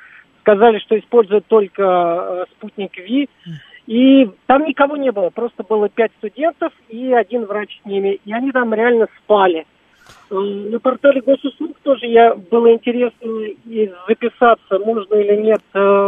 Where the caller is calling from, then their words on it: Moscow, Russia; я из Москвы звоню.